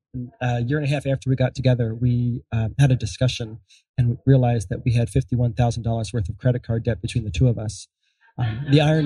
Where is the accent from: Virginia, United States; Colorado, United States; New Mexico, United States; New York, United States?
Colorado, United States; Denver; We're from Denver, Colorado.